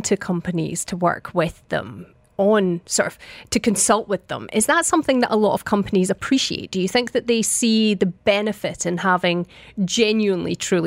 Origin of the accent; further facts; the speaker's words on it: Edinburgh, Scotland, United Kingdom; now in United Arab Emirates; I'm glad I'm from Edinburgh.